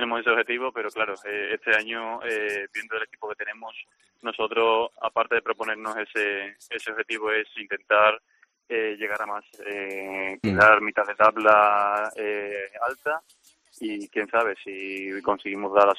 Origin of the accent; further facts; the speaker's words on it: Montequinto, Andalusia, Spain; Allí en Montequinto, de donde yo soy